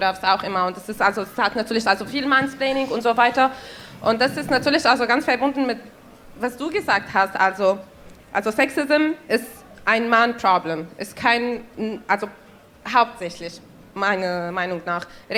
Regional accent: Syria; moved away as an adult; now in Germany; also ich bin in Syrien aufgewachsen, ich habe da Jura studiert und bin in 2014 nach Deutschland umgezogen.

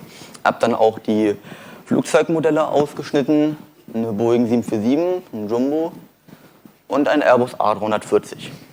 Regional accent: Berlin, Germany; Toll, komme ich hier aus Berlin her

